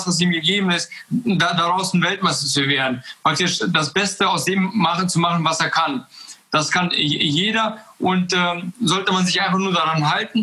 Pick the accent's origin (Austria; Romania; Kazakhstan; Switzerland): Kazakhstan; now in Germany; wir sind ja 95 aus Kasachstan gekommen, aus einem kleinen Dorf. Und dann kam ich nach Deutschland